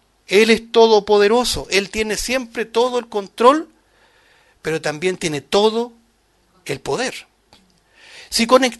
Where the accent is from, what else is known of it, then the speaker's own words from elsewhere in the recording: Chile; Aún lo que estamos viviendo localmente como chilenos